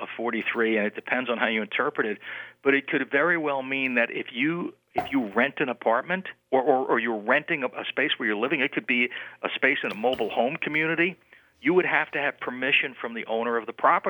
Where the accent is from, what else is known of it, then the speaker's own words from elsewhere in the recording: New York, United States; I'm from New York, as you can tell.